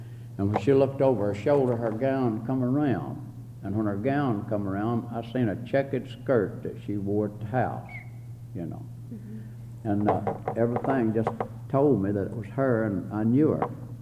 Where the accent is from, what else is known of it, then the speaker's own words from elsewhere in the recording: Valley Head, Alabama, United States; I was born there in Alabama, and after I stayed on the farm a good while with my father and mother and farm